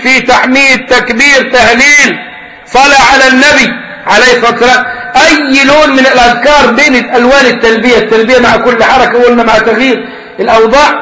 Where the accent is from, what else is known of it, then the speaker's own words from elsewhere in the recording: Upper Egypt, Egypt; كان عندنا في الصعيد